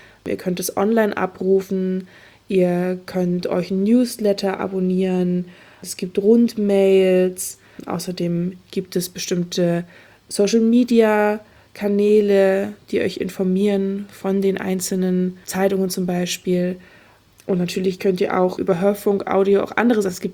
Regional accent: Hamburg, Germany; Bei uns lief, ich komme aus Hamburg

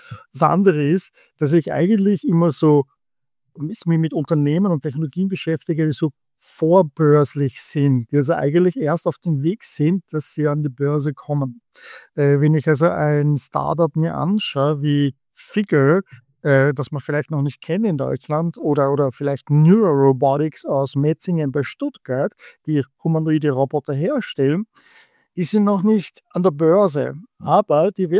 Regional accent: Vienna, Austria; moved away as an adult; now in United States; Also ich bin ursprünglich aus Österreich in Wien, habe bei SAP lange Jahre gearbeitet, bin auch mit SAP nach Palo Alto in der San Francisco Bay Area 2001 gezogen

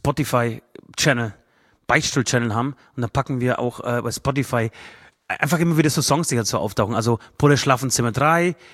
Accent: Speichersdorf, Bavaria, Germany; wir sind heute beheimatet in Bayreuth. In meiner, praktisch kann man sagen, Heimatstadt. Nein, ist es nicht meine Heimatstadt. Es ist zumindest die nächstgelegene Stadt von Speichersdorf aus gesehen.

